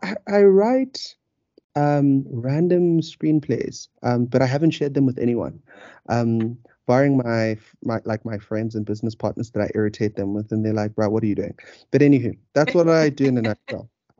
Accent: South Africa; also born or lived in Nigeria; So I'm Nigerian, South African, or South African, Nigerian, depending on how you want to cut it. So I speak Xhosa, I speak Zulu, I speak English, I understand Afrikaans

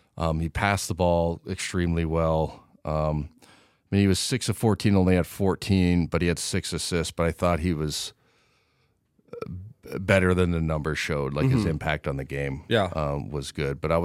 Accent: Pacific Northwest, United States; I grew up on the Pac-12 and stuff

